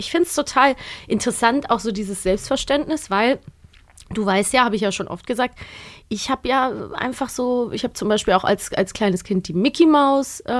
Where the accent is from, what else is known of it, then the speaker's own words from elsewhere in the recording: Cologne, North Rhine-Westphalia, Germany; accent: Rhenish; ich komme ja übrigens aus Köln.